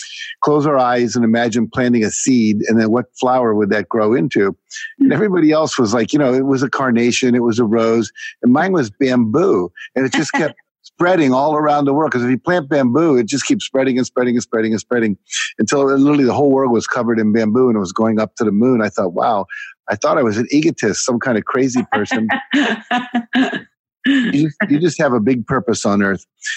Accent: United States; I was just a typical teenager growing up in America.

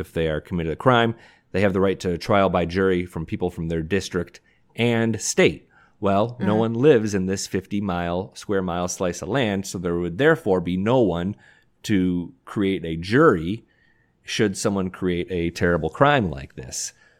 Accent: Detroit, Michigan, United States; I grew up in Detroit. It's a little bit of a blind spot for me.

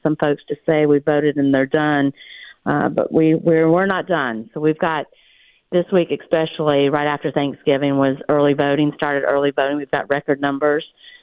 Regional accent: Arizona, United States; Sheriff Daniels from my hometown of Cochise County was scheduled to come out

